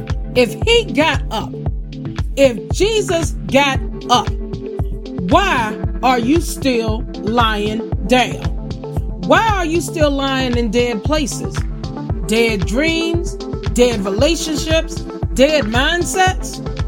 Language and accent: English; Farmville, Virginia, United States; we're also in my hometown of Farmville, Virginia